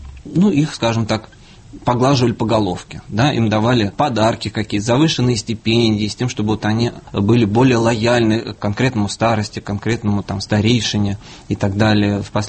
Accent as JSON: {"language": "Russian", "region": "Moscow", "country": "Russia", "said": "я москвич."}